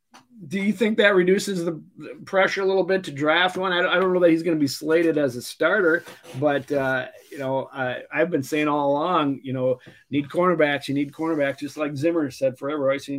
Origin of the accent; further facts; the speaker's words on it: Minnesota, United States; being the Minnesotan that I am, it was tough to see him go.